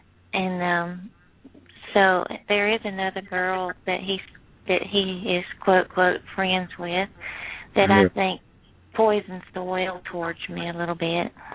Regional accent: Alabama, United States; I'm from Alabama.

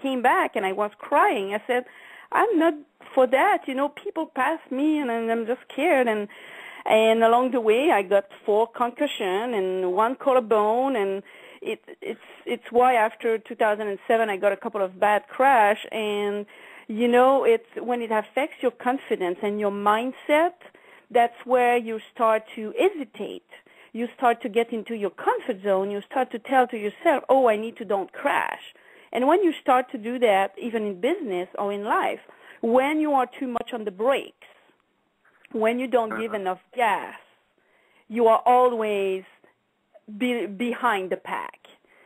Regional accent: Quebec, Canada; English is a second language; also born or lived in Montreal; now in United States; Yes, I am from Quebec, a little town, tiny town, like 800 people. When I grew up, my dad was a farmer, and I moved in Quebec, after that in Montreal, and after that I moved to the States, and I started to speak English, actually, in 2005.

